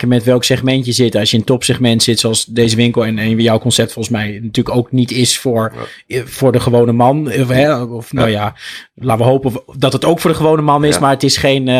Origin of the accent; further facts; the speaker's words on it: Overijssel, Netherlands; Dus vroeger, ik kom uit Twente, had je in elk dorp had je gewoon toch een winkelstraatje met alles wat je maar wil.